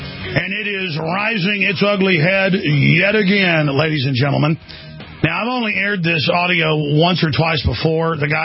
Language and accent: English; Dallas, Texas, United States; the times in my life growing up in Dallas